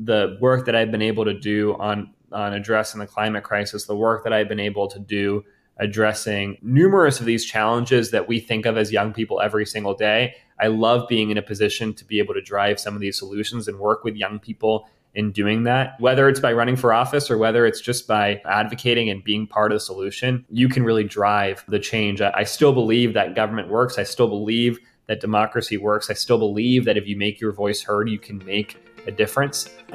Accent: Maryland, United States; I see that as, in my home state and in the United States, as not only something that is an urgent need, but also a tremendous economic opportunity. And so I've partnered with accelerators and businesses in the state of Maryland

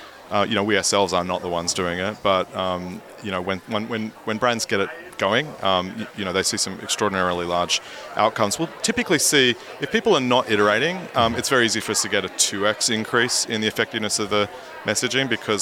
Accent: Australia; I grew up in Australia.

